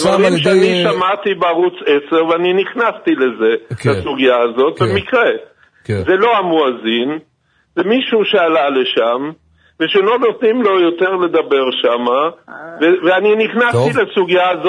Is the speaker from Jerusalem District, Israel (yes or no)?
yes; Jerusalem, Jerusalem District, Israel; אני גם ירושלמי